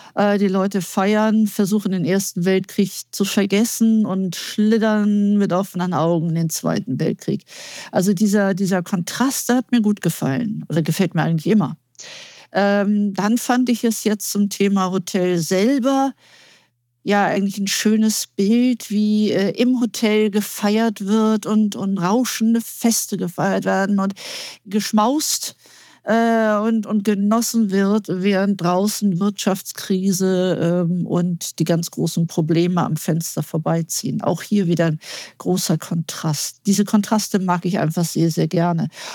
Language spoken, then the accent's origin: German; Hamburg, Germany; born there; ich bin gebürtige Hamburgerin. Also ich bin eine Hanseatin mit Leib und Seele, auch wenn ich aktuell in der Nähe von Hamburg wohne und nicht direkt in Hamburg.